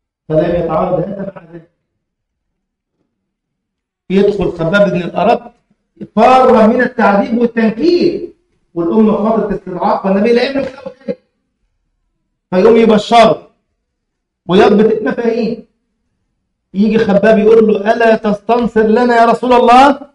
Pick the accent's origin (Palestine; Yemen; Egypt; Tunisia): Egypt; وصل كيلو اللحم عندنا في مصر مثلا ب 400 جنيه